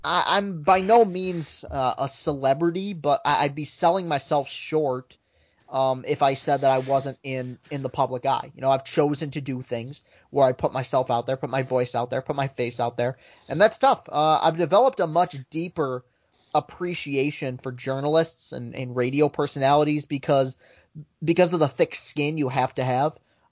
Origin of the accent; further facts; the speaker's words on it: Lansing, Michigan, United States; I lived in a house divided growing up in Lansing.